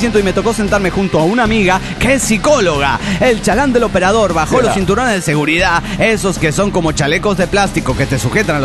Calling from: Oaxaca, Mexico; Vengo desde Oaxaca Largo.

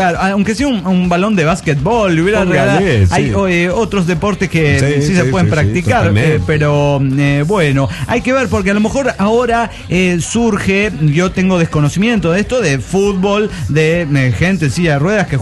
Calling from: Guadalajara, Jalisco, Mexico; Hola, ¿cómo están, amigos? … de Guadalajara, Jalisco, México.

